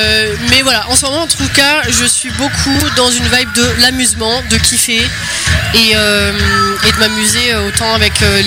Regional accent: Paris, Île-de-France, France; je viens de Paris en vrai, tu vois, donc voilà. Mais la Normandie m'a adopté et pour l'instant je m'y sens pas trop mal quoi.

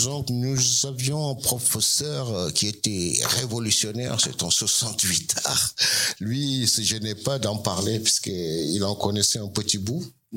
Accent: Senegal; en tant que Sénégalais, on se sent concerné

